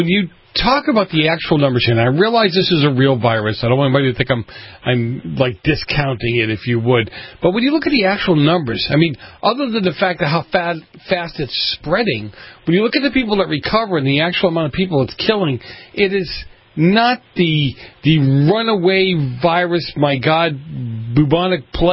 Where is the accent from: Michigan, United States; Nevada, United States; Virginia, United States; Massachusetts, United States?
Massachusetts, United States; Boston; I grew up in Boston. I mean, I grew up in the 70s.